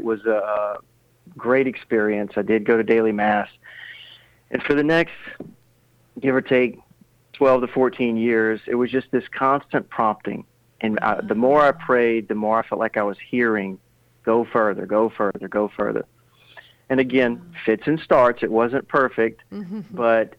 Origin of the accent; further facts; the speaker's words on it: Baton Rouge, Louisiana, United States; now in Mandeville, United States; my wife and I had just had our second child, and we're from Baton Rouge. We're both okay. from Baton Rouge. And we moved to Mandeville. I took a job in downtown New Orleans.